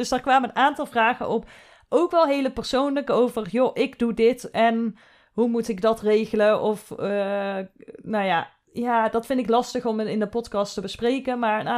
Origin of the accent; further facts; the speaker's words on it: Netherlands; Als Nederlander heb je niet zomaar die spijkerbanden.